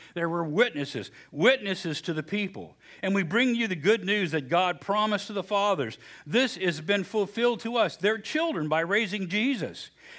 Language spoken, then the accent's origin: English; West Virginia, United States; I'm from West Virginia, so I did this now, okay?